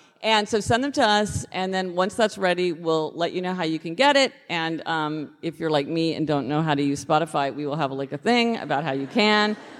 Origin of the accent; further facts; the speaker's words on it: Kansas City, Missouri, United States; Yeah, because well, we're both from Kansas City, reference.